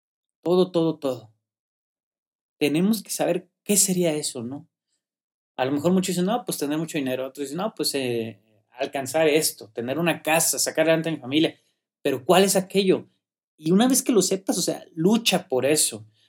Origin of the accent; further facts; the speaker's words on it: Mexico; yo como creo como muchos mexicanos, latinos y personas en el mundo, pues quise ser futbolista también.